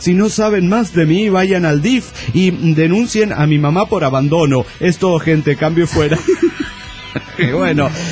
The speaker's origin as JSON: {"language": "Spanish", "region": "Zacatecas", "country": "Mexico", "said": "de Zacatecas, México."}